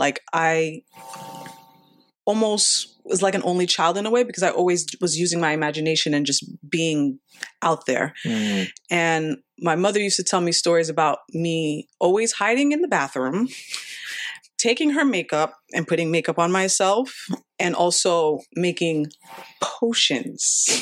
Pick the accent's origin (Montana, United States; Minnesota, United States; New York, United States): New York, United States; I'm from New York, native New Yorker. Queens to Long Island. Still here in Long Island, unfortunately.